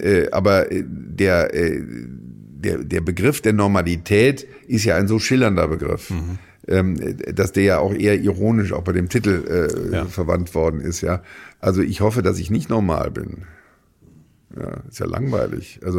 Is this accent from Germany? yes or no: yes; Rhineland, Germany; als Rheinländer redet man gerne